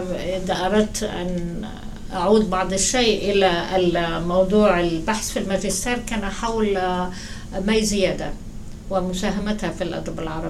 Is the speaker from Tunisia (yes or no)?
no; Egypt; also born or lived in Jerusalem, Palestine; now in United States; انا اصلا فلسطينيه من القدس، وولدت في القدس، وعائلتي هاجرت الى مصر عام 48، وهذا هو ارتباطي بمصر. فاذا كبرت بمصر ودرست هناك